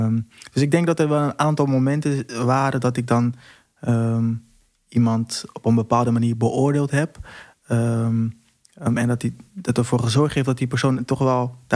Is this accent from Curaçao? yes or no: yes; Curaçao; now in Rotterdam, Netherlands; Ik kom uit Curaçao, woon in Rotterdam-Zuid.